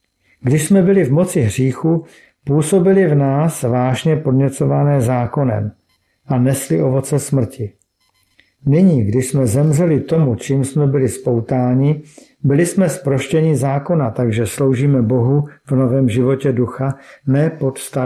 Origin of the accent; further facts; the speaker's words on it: Trutnov, Hradec Králové Region, Czechia; born there; 40 let, mám manželku Martinu a 3 děti. 10, 8 a 5 let. Mým rodným městem je Trutnov a celý život jsem v Církvi bratrské.